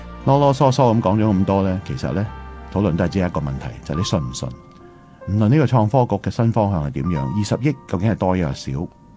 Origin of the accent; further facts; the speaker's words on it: Hong Kong; 我哋身為香港人咧，係要靠自己嘅自信